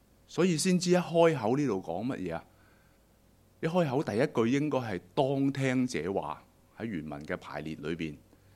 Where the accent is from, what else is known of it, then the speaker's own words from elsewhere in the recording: Hong Kong; 我諗我哋香港人啊